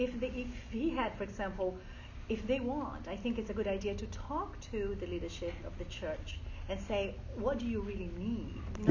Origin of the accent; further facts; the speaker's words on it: Brazil; And I come from Brazil, and I understand what you're talking about when we talk about bringing certain values to a community